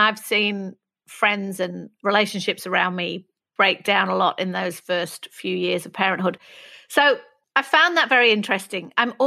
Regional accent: Manchester, North West England, United Kingdom; I grew up in Manchester

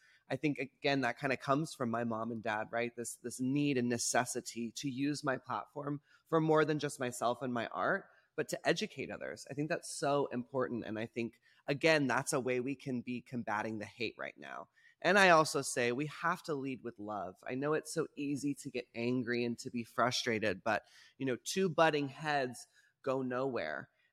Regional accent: Texas, United States; Very liberal, you know, growing up in Texas, only surrounded themselves with pretty much liberal people.

